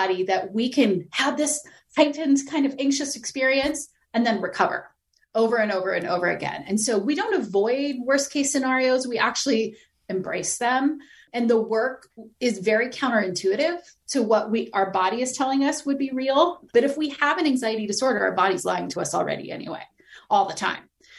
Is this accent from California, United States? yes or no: yes; San Diego, California, United States; I'm from San Diego, so I can say